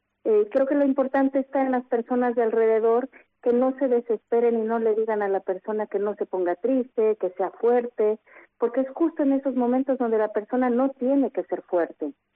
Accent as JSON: {"language": "Spanish", "country": "Mexico", "lives_now": "Spain", "said": "yo soy mexicana, y aquí en España"}